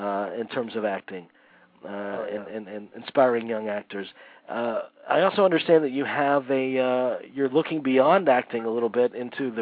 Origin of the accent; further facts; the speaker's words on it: Florida, United States; you and I are obviously, we're both from Florida, for our listeners that aren't aware.